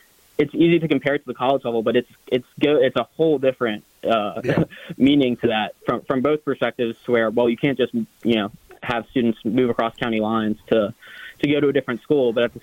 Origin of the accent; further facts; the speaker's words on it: Maryland, United States; I mean, I'm from Maryland, so